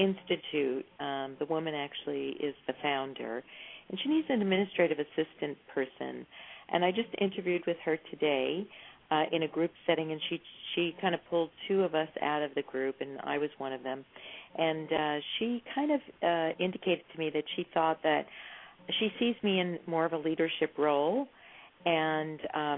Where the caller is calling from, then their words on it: San Clemente, California, United States; I live in the San Clemente area.